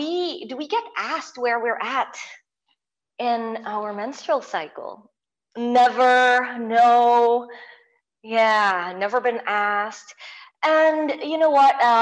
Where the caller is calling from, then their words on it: Manila, Metro Manila, Philippines; I am in the Philippines. I'm calling from Manila